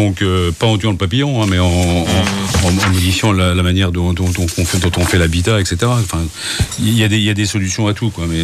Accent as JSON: {"language": "French", "country": "France", "said": "Ce qui est difficile chez nous en France"}